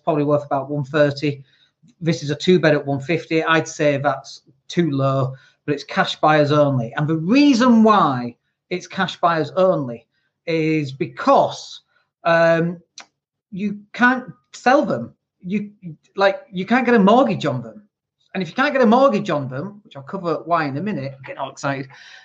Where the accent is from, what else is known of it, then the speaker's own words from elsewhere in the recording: Leeds, Yorkshire and the Humber, United Kingdom; the location that I know the best is, of course, my hometown, which is Leeds, in case you wondered where this accent came from.